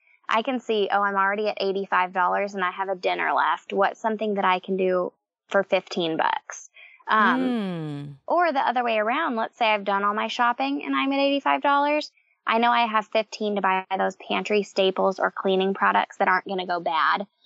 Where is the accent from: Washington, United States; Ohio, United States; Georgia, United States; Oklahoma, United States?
Washington, United States; Seattle; now in Nashville, United States; I live here in the Nashville area, but I'm originally from Seattle.